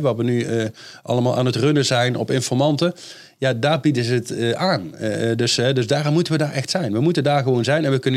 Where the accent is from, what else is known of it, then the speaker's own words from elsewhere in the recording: Netherlands; Ja, maar ik kom uit Nederland, ik heb er geen bevoegdheden.